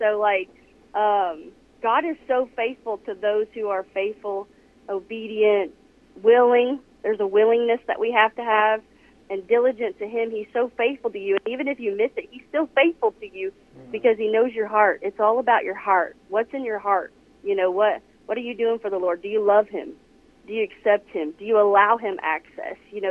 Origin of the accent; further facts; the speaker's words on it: Missouri, United States; I'm from Northern Missouri.